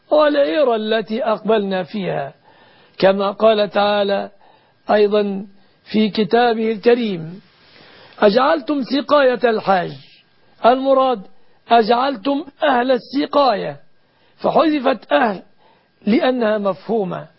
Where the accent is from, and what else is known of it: Egypt